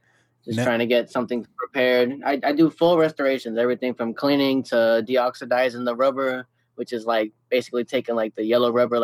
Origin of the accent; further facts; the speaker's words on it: Port St. Lucie, Florida, United States; also born or lived in Fort Lauderdale; South Florida. I grew up, I was born in Fort Lauderdale, and I grew up in Port St. Lucie, mm-hmm. kind of like southeast of Florida, right on the coast.